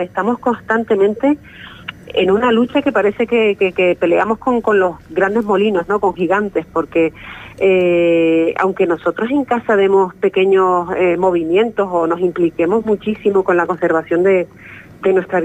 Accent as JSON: {"language": "Spanish", "town": "Tenerife", "region": "Canary Islands", "country": "Spain", "tie": "born or raised there", "said": "mi adolescencia aquí, yo soy de Tenerife"}